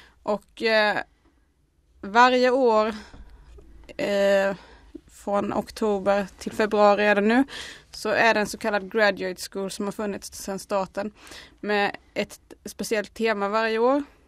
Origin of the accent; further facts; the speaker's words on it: Småland, Sweden; teologistuderande från Uppsala och prästkandidat för Skara stift, men jag kommer från Småland.